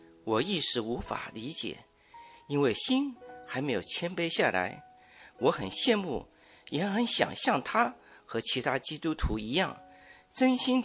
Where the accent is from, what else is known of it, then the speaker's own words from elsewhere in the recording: North China, China; 他出生成长在南方大城市，我来自北方农村